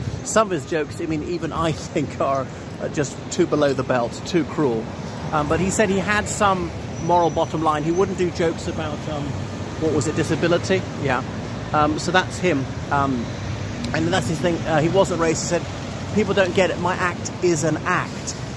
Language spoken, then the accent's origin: English; Ireland; o everybody, I'm … from Ireland and here I am in Manchester